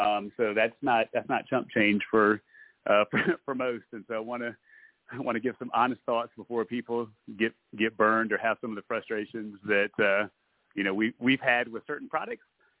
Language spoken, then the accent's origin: English; South Carolina, United States; I know growing up in South Carolina, people are like, why?